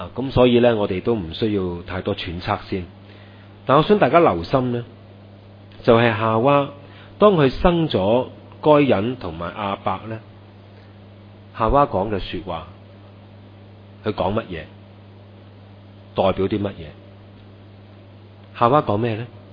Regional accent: China; 即是我们中国人的语气呢是可以将整句说话扭曲的

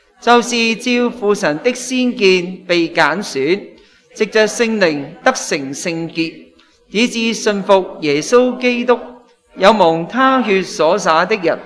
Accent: Hong Kong; born there; 系上海落嚟嘅，我就啱啱紧紧喺香港出世，紧紧嘅咋。

